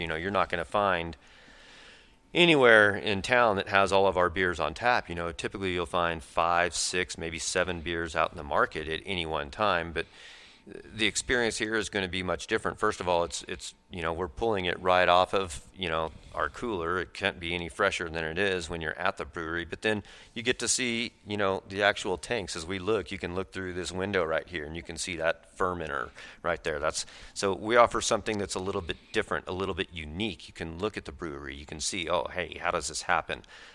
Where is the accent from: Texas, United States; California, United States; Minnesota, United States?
Texas, United States; El Paso; also born or lived in Lubbock / Austin / Houston; now in Dallas, United States; And I'm a Texan. I'm actually a seventh generation Texan if you go through my mom's side. I love Texas. I was born in El Paso. I lived in Lubbock. I lived in Austin and Houston and here in Dallas